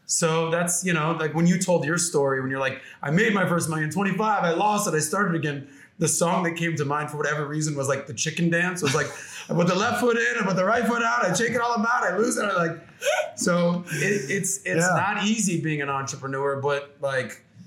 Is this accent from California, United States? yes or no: no; Miami, Florida, United States; But yeah, born and raised in Miami, I was always a good athlete.